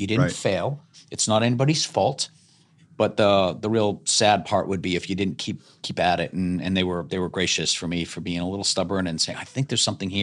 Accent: Boston, Massachusetts, United States; And so, and I'm from Boston, so I like fast.

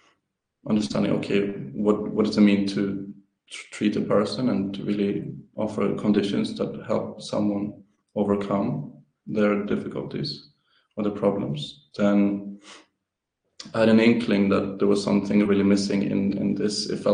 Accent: Sweden; English is a second language; moved away as an adult; I'm from Sweden and trained to become a psychotherapist in the UK and Scotland, where I also did studies in psychology.

